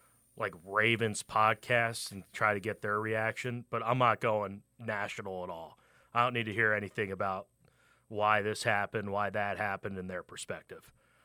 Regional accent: Downingtown, Pennsylvania, United States; kind of from my hometown in Downingtown, PA.

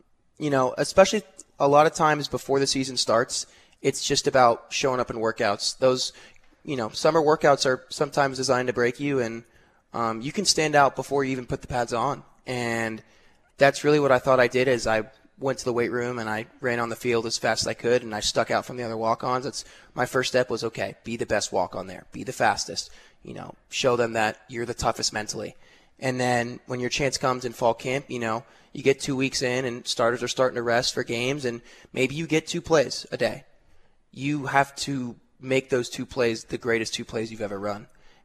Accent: San Antonio, Texas, United States; I grew up in San Antonio, Texas.

